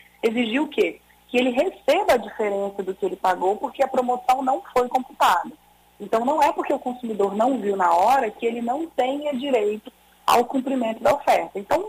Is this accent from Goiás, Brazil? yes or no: no; Espírito Santo, Brazil; Como boa capixaba, já tirei a jaqueta já do guarda-roupa.